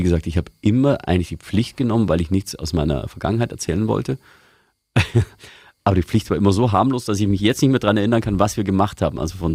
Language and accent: German; Bavaria, Germany; Ich komme ursprünglich aus Niederbayern und da ist man grundsätzlich geizig.